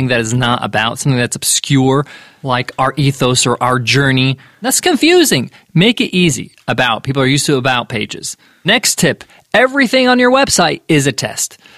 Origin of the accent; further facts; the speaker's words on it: United States; I'm an American with Egyptian parents, has that background that they grew up in New York and New Jersey.